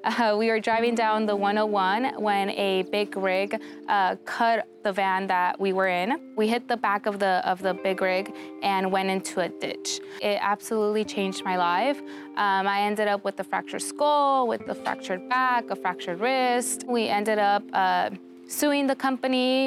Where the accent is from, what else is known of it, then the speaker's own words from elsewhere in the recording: Gonzales, California, United States; I was born and raised in Gonzales, California. That's in the Central Coast.